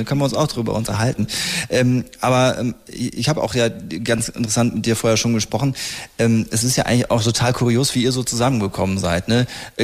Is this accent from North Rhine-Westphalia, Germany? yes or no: yes; North Rhine-Westphalia, Germany; Wir kommen aus dem Bergischen.